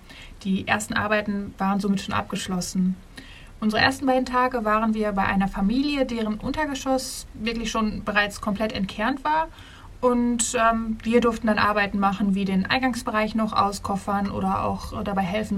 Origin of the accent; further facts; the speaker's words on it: Münster, North Rhine-Westphalia, Germany; wir persönlich, wir kommen aus Münster, da wäre die Entfernung schon ziemlich groß gewesen.